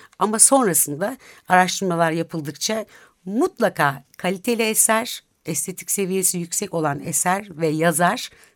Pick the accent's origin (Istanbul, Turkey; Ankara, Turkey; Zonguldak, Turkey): Ankara, Turkey; Ankara gibi bir şehirde yetiştim.